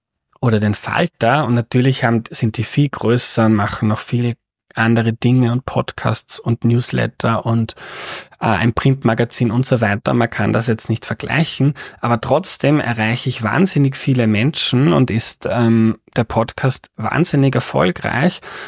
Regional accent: Upper Austria, Austria; moved away as an adult; Also ich bin am Land aufgewachsen, bin dort in eine Volks-, in eine Hauptschule gegangen, dann habe ich Matura gemacht in Steyr an der Handelsakademie

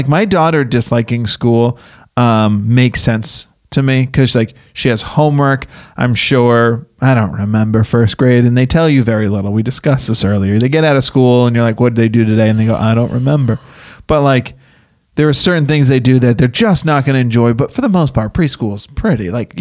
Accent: Massachusetts, United States; I grew up in Massachusetts. I've lived in the snow.

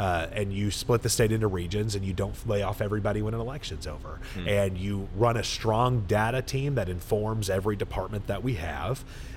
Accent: Texas, United States; I'm a guy from Deep East Texas. I grew up on a Purple Hole pea farm in Bowie County.

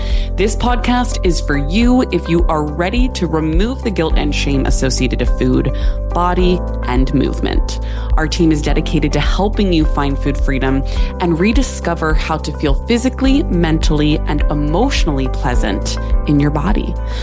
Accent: Northeast, United States; I am from the Northeast.

